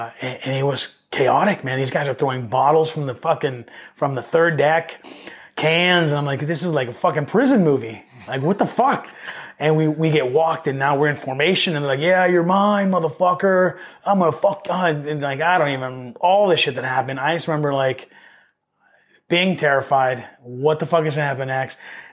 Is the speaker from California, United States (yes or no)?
yes; California, United States; I remember a dude, I was from Orange County and I had like a skate shop shirt.